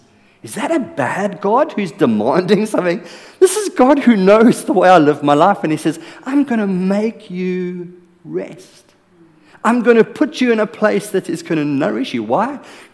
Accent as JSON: {"language": "English", "country": "South Africa", "second_language": "English", "said": "I'm still learning English. I'm South African. I'll get there one day."}